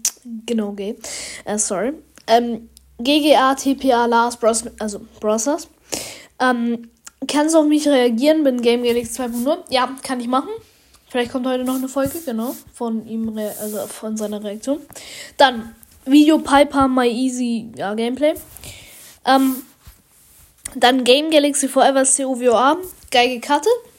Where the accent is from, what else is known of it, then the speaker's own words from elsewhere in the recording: Germany; now in Switzerland; Also ich bin eigentlich Deutscher, aber wir wohnen halt in der Schweiz.